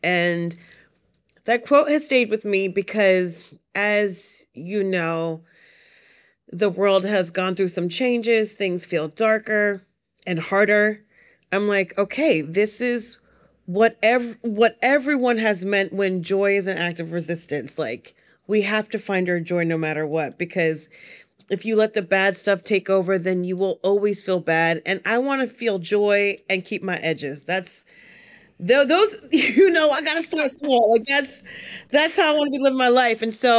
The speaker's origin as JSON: {"language": "English", "region": "New Jersey", "country": "United States", "said": "which I love because I'm from Jersey, right?"}